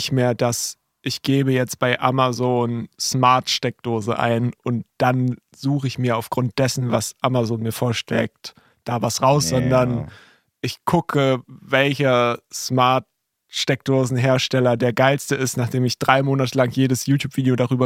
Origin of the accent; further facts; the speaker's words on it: West Germany, Germany; Ich komme aus Westdeutschland.